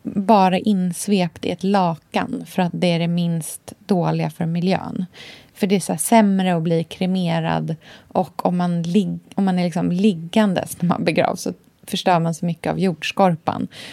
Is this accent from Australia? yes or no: yes; Australia; jag kommer ihåg när jag var liten i Australien